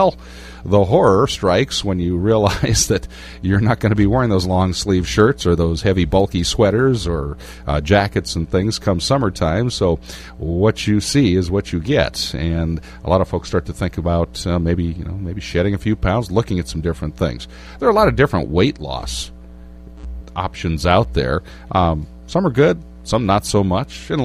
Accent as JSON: {"language": "English", "region": "Iowa", "country": "United States", "tie": "born or raised there", "said": "I grew up here in Iowa, you know, we're meat and potatoes people."}